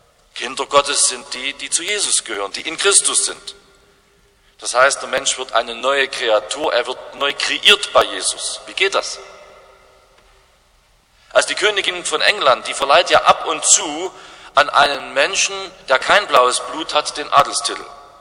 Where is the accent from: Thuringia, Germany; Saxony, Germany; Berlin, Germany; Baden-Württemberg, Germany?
Saxony, Germany; Es gibt ja ein Wort, zumindest bei uns in Sachsen, mit dem man alles Neue verhindern kann.